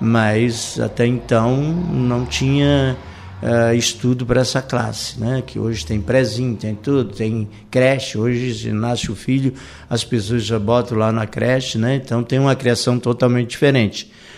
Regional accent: Orleans, Santa Catarina, Brazil; Eu sou natural de Orleans, do município de Orleans. Na verdade, eu nasci ali no Rio Laranjeira, Ponte Preta, né? Então, foi ali naquela região que, na época, meu pai morava ali, eu me criei ali.

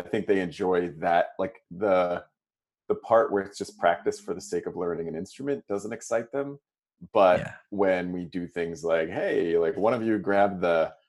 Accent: Toronto, Ontario, Canada; I'm from Toronto originally, and my parents are there.

